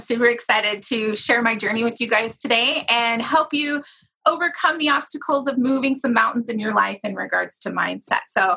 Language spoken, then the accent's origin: English; Sacramento, California, United States; I did my first race in my hometown in Sacramento.